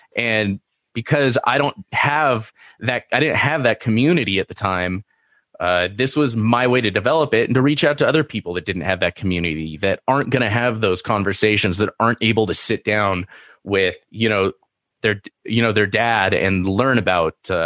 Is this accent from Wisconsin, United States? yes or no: no; Seal Beach, California, United States; And, I grew up in Seal Beach. I grew up going, riding my bike to the beach all the time.